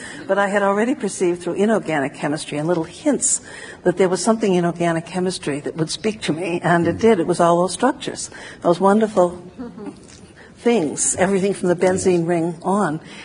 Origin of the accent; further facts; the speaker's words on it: Boston, Massachusetts, United States; I was lucky in growing up in Boston. I began going to Harvard when I was 15 for poetry readings, and I got to feel very proprietary about the place